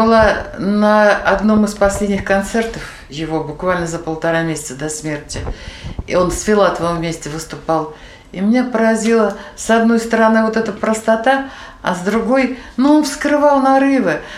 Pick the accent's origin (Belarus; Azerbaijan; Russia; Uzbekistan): Russia; Moscow; Мы из Москвы, первичная организация «Царицына».